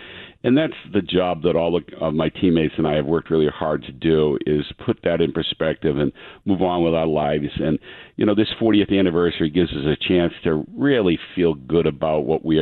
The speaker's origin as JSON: {"language": "English", "town": "Easton", "country": "United States", "tie": "born or raised there", "said": "And so for me, growing up in Easton, it was always about community."}